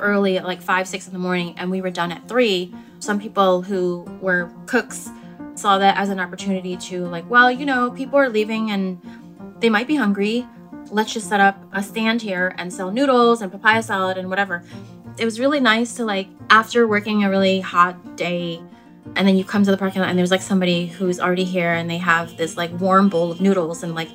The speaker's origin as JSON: {"language": "English", "town": "Philadelphia", "region": "Pennsylvania", "country": "United States", "tie": "born or raised there", "said": "I grew up mostly in Philadelphia."}